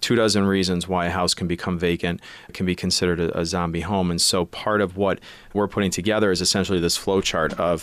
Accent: Irondequoit, New York, United States; If you live in my hometown in Irondequoit, there's a very famous house on the corner of Titus and Brookview

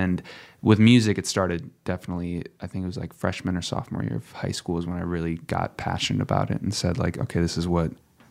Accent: Sioux Falls, South Dakota, United States; moved away as an adult; now in Los Angeles, United States; all my life, I grew up in Sioux Falls and frequented, you know, different parts of the state and everything like that. And after high school, I moved out to LA to go to school

